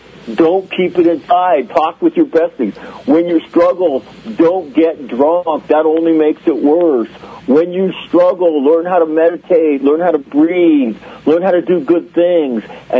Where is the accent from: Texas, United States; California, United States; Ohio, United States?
California, United States; Sacramento; We grew up in Sacramento. You know, my family and my, generations of my family there.